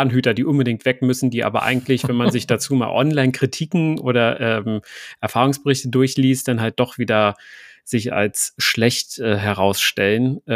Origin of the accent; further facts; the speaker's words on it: Berlin, Germany; Also ich komme aus dem Osten von Berlin, also Biesdorf, das ist Marzahn-Hellersdorf, so die südliche Ecke davon.